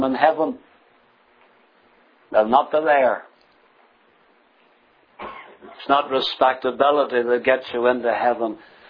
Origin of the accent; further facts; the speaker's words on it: United Kingdom; I'm British, and I'm proud to be British. I have Canadian citizenship, and I'm proud of that also.